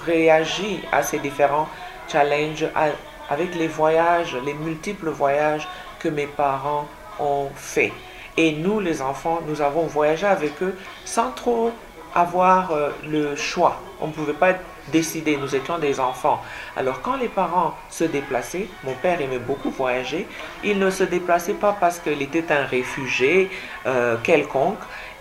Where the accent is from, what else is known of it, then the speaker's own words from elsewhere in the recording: Lubumbashi, Haut-Katanga, DR Congo; born there; parce que je suis en mesure de communiquer en swahili, parce que je suis née à Lubumbashi.